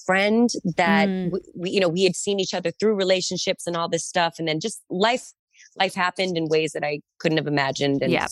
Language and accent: English; Massachusetts, United States; I'm a tough cookie. I'm from Massachusetts. It's fine.